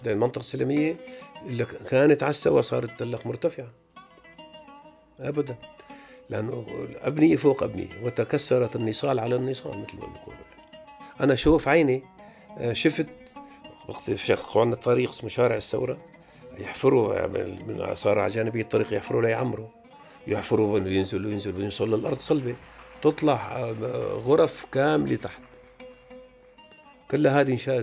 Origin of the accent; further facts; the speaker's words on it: Al-Mabouja, Hama Governorate, Syria; ظلت قرية المبعوجة قريتي، ظلت المياه فيها موجودة حتى الآن